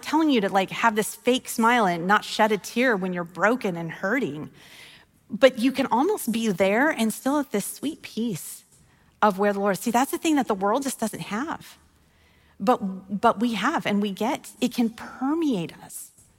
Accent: Wyoming, United States; also born or lived in Colorado; I'm from Wyoming, and then I moved to Colorado. But we don't have orange trees.

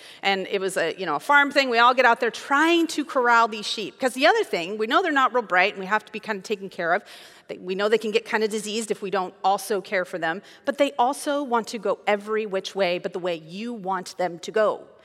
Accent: Wyoming, United States; I'm from Wyoming. It was a big old ranch where we had sheep and cattle and horses and all that kind of stuff.

